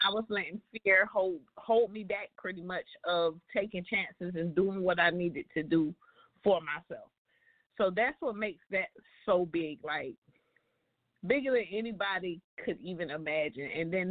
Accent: South Carolina, United States; moved away; I actually left my home state of South Carolina.

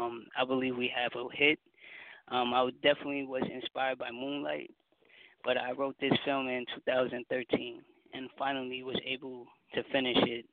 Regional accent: Bronx, New York, United States; And me also growing up in the Bronx, I seen stories.

